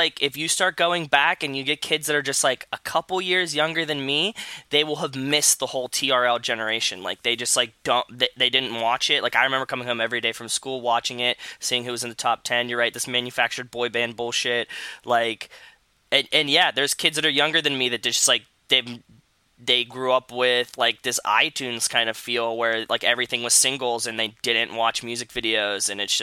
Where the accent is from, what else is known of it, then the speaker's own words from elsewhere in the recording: Pittsburgh, Pennsylvania, United States; I grew up in Pittsburgh, so she was a local star